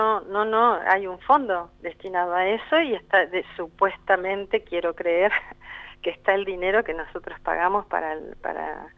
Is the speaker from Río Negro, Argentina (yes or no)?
yes; Viedma, Río Negro, Argentina; las personas que somos de Viedma que no trabajamos en APEL